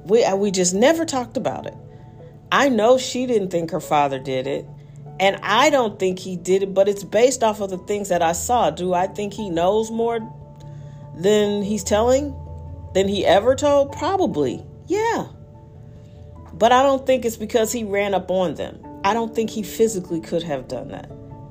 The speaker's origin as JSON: {"language": "English", "town": "St. Louis", "region": "Missouri", "country": "United States", "said": "And what was weird to me is I'm from St. Louis."}